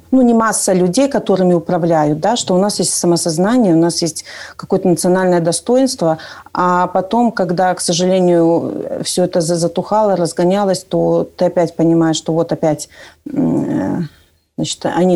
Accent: Belarus; вот спрашивают, ну, вы откуда? И ты понимаешь, что когда ты говоришь «из Беларуси»

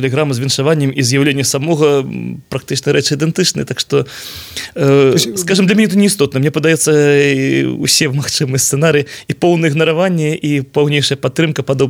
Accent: Belarus

